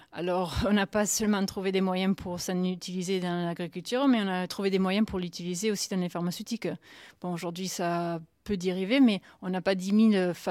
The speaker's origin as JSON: {"language": "French", "country": "Canada", "moved": "yes", "said": "moi je suis canadienne et je suis tellement déçue par mon gouvernement"}